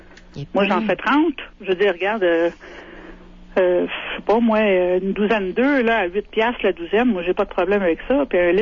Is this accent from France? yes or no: no; Montreal, Quebec, Canada; moi, je viens de Montréal. Je veux dire, il n'en manque pas d'activité là-bas, là.